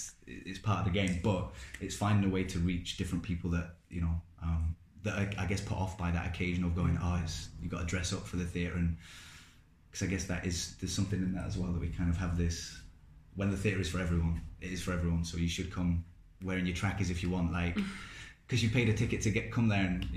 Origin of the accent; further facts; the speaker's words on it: Rotherham, Yorkshire and the Humber, United Kingdom; Like I come from Rotherham, and very much not a theatre background, like, very working class